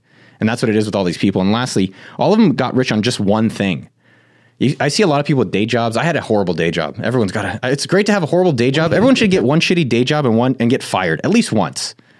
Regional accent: California, United States; I come from Silicon Valley. My stepfather's a software engineer. My father came to this country, didn't speak English.

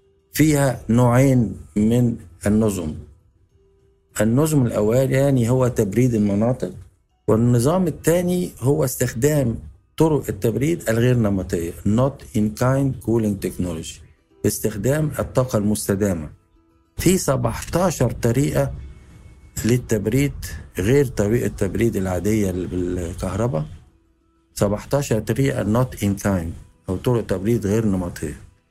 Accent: Egypt; مثلا احنا عندنا في مصر بنبني 14 مدينة مليونية جديدة

